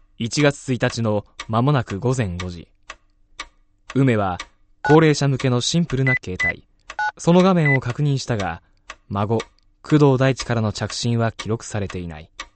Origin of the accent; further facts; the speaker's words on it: Saitama, Japan; 今回のディレクターと僕、共に埼玉県出身なんですけども